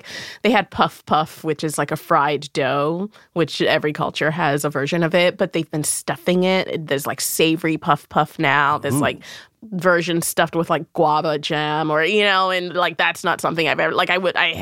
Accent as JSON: {"language": "English", "region": "Lagos", "country": "Nigeria", "said": "no matter how long I spend away from it or no matter how far away I am from Lagos, like that it's mine."}